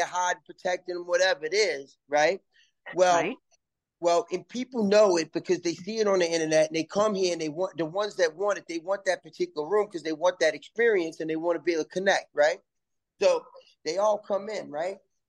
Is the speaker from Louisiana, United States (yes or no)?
yes; New Orleans, Louisiana, United States; You know, I'm from New Orleans, born and raised. Grew up on the West Bank in Algiers, but, had my experiences as a young person with the whole French Quarter and the cemeteries and all the hauntings in New Orleans.